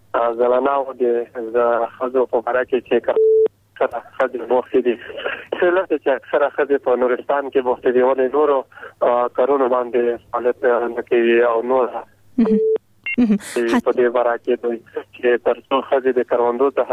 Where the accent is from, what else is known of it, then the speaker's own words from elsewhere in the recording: Jalalabad, Nangarhar, Afghanistan; ما د جلال آباد نه